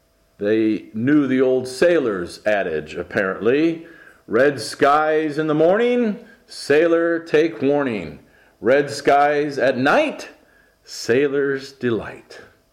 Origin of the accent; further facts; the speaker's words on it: Midwest, United States; I grew up in the Midwest, as you know, near the Great Lakes, Lake Michigan. We would stand on the shores of Lake Michigan, and you could not see the other side.